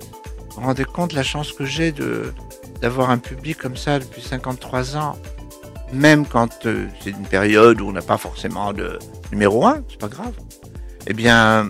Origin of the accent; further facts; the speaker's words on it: Paris, Île-de-France, France; moi, je suis né à Paris. Donc, il y a ce côté-là, il y a le côté Ménilmontant, hein, mon quartier. Parce que j'ai vécu 20 ans là-bas.